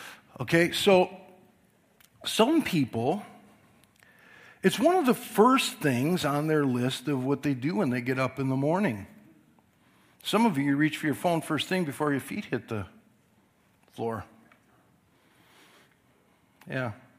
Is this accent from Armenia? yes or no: no; United States; now I grew up in America, it's a different type of battle here.